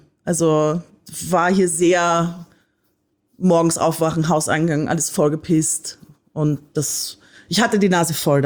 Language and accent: German; Austria; Ich komme ja aus Österreich.